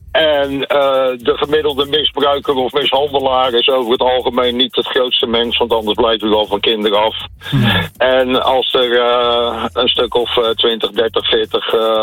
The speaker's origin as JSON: {"language": "Dutch", "town": "Rotterdam", "region": "South Holland", "country": "Netherlands", "said": "Rotterdam."}